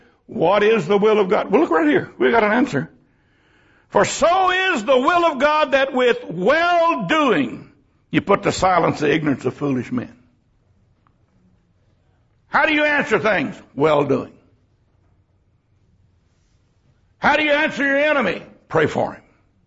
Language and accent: English; San Antonio, Texas, United States; I grew up in San Antonio, and I knew how to cuss in Spanish.